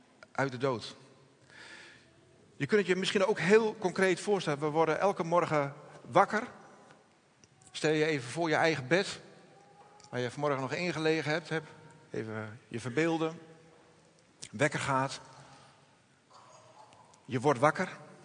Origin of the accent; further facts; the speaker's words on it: Groningen, Netherlands; Wij zijn Groningers. Het is niet allemaal, maar we leven wel allemaal mee met de Groningers natuurlijk.